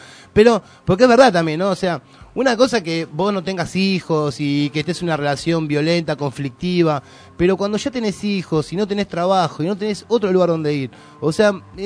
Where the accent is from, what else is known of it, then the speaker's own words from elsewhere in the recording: Argentina; Eso es la mentalidad que tenemos como argentinos de someter al más débil y solucionar el problema atacando a la víctima